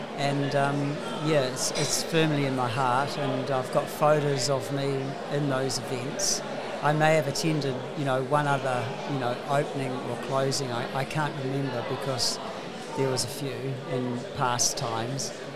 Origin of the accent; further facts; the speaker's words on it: Waikato, New Zealand; now in Whitianga, New Zealand; originally I'm from the Waikato, but now I'm from Whitianga in the Coromandel, a beautiful place.